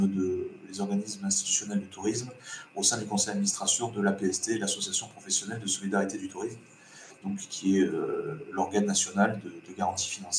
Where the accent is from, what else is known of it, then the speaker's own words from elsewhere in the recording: Carpentras, Provence-Alpes-Côte d'Azur, France; J'ai grandi à Carpentras. Hop, je suis revenu à Carpentras